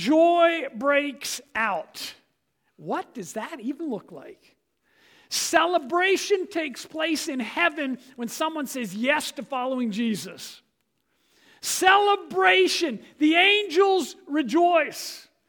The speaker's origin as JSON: {"language": "English", "region": "England", "country": "United Kingdom", "said": "Now, I'm an Englishman, and there's something about being an Englishman, everything has to be proper, I think."}